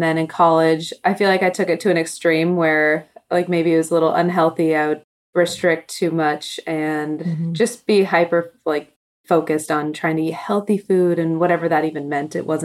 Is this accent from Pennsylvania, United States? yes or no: no; South Dakota, United States; also born or lived in Arizona; I grew up in South Dakota. So It was a small town. Everyone played every sport.